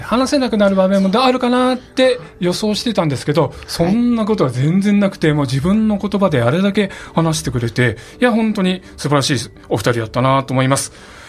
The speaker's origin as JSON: {"language": "Japanese", "town": "Nishio", "region": "Aichi", "country": "Japan", "said": "私はたまたま西尾出身なので"}